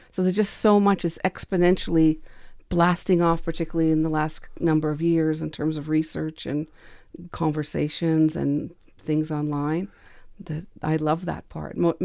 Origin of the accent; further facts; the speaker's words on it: Quebec, Canada; I grew up in Quebec, and I went to Cégep after high school.